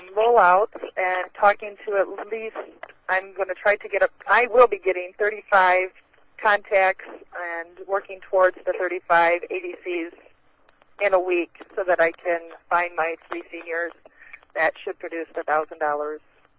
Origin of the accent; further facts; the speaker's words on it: Kalamazoo, Michigan, United States; from Kalamazoo, and we are still working on our team name at this point.